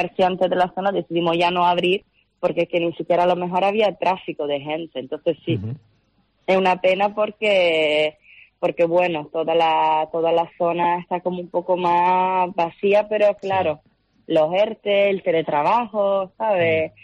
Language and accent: Spanish; Italy; Spanish is a second language; Yo soy italiana, y ese dicho se dice en italiano aún mejor